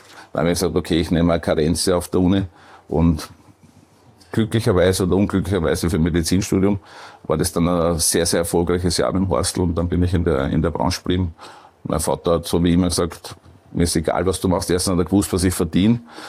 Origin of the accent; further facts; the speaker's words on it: Perchtoldsdorf, Lower Austria, Austria; ja, ich bin in Berthelsdorf aufgewachsen, in Mödling in die Schule gegangen.